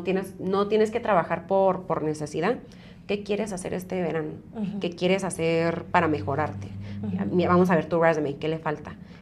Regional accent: Brighton, Colorado, United States; born there; por eso les digo que nací en Brighton, Colorado, por si no me creen.

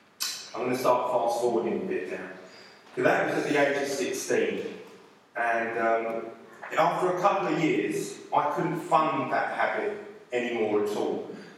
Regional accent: London, United Kingdom; I was brought up in South London. In fact, I was born in Tooting, St George's Hospital, which I think must be quite near here, as you drive through Mitchell. I was brought up in South London, and I'm an only child

